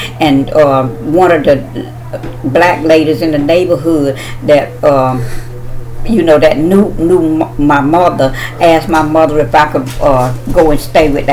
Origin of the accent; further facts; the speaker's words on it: North Carolina, United States; born there; I was born in the South. Okay. We're at in the South. In North Carolina, in Washington County.